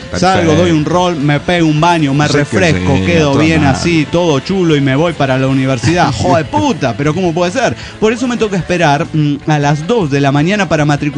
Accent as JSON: {"language": "Spanish", "region": "Buenos Aires", "country": "Argentina", "said": "de Buenos Aires, Argentina."}